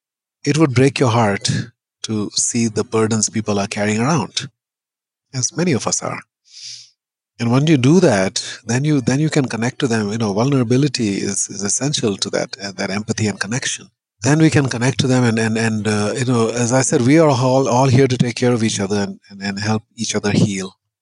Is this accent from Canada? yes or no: no; India; when I was a child growing up in India, not only within a caste system, but born into the most warrior-like caste, the warrior caste, which is one of the five castes in India.